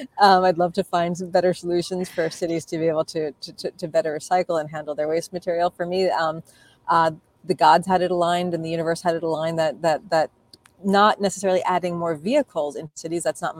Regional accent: New York City, New York, United States; I grew up again in New York, so I was raised on, you know, WNET and Channel 13 and public television, Sesame Street.

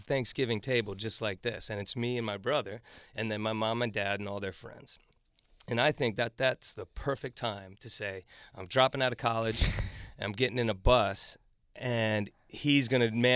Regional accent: Rockville, Maryland, United States; Rockville, Maryland.

